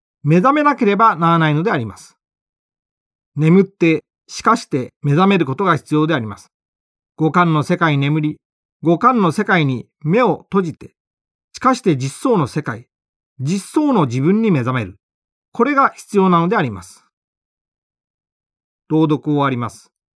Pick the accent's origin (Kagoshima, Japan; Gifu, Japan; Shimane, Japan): Gifu, Japan; Nakatsugawa; 私が生まれ育った岐阜県中津川市は、美しい山の緑と川の自然に恵まれ、どこに行っても子供が遊べる場所がたくさんありました。